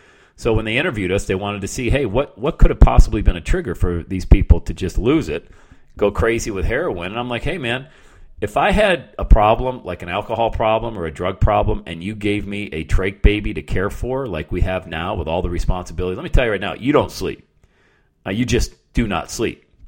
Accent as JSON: {"language": "English", "town": "Bradford", "region": "Pennsylvania", "country": "United States", "tie": "born or raised there", "said": "I grew up poor in Bradford, PA, you know. Mom was on welfare"}